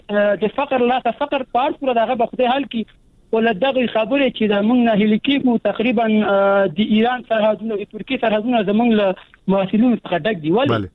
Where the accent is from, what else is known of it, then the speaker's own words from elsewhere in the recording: Afghanistan; موږ د افغانستان خلک یو، دې هېواد کې موږ ژوند کړی، دا مو هېواد دی.